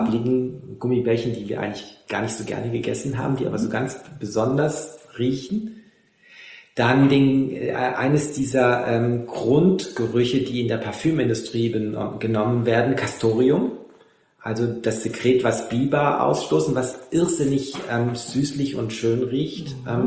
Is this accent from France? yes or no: yes; Aix-en-Provence, Provence-Alpes-Côte d'Azur, France; also born or lived in Paris; Also ich bin ja in Frankreich aufgewachsen, zum Teil. An der Côte d'Azur und auch dort eingeschult worden in Aix und auch in Paris.